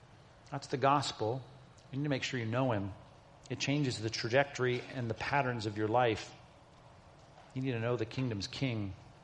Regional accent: California, United States; I was going, dude. I was from California.

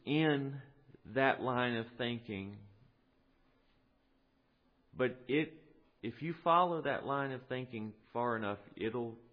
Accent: the South, United States; I know y'all don't realize I'm from the South, but I am. In a southern, fundamentalist, non-reformed, evangelical environment

